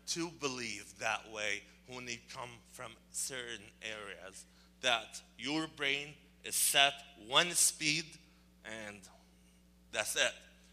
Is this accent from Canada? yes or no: yes; Canada; I'm in Canada. I'm Canadian.